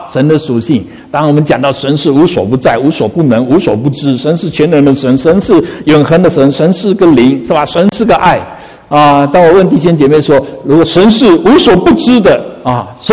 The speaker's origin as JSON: {"language": "Chinese", "country": "China", "said": "我就说我们是中国人"}